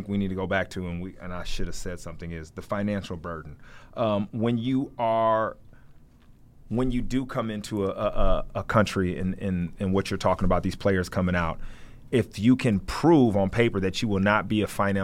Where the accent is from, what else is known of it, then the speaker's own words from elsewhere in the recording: United States; What I do is, you know, what's crazy as an American, I will say this.